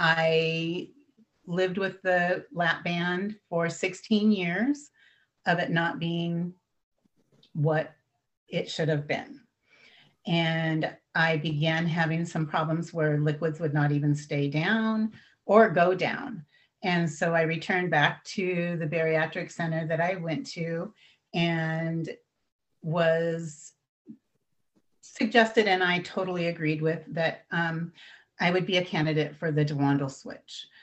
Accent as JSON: {"language": "English", "region": "Pacific Northwest", "country": "United States", "said": "I'm also from the Pacific Northwest, can I meet you?"}